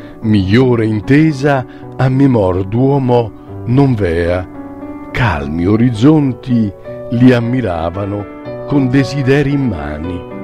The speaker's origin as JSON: {"language": "Italian", "town": "Saviano", "region": "Campania", "country": "Italy", "tie": "born there", "said": "l'ho dedicata a degli amici miei che sono al mio paesino, a Saviano, dove sono nato."}